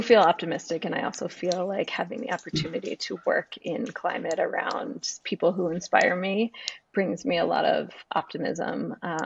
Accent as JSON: {"language": "English", "region": "New Jersey", "country": "United States", "tie": "born or raised there", "lives_now": "Boulder, United States", "said": "I grew up in New Jersey, and after college, I moved to Boulder, Colorado"}